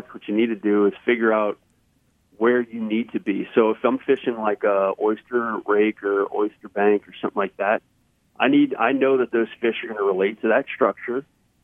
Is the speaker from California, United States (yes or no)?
no; Louisiana, United States; growing up on the South Shore, fishing the Causeway or fishing the Pontchartrain Complex and being able to fish those fish really deep on those pilings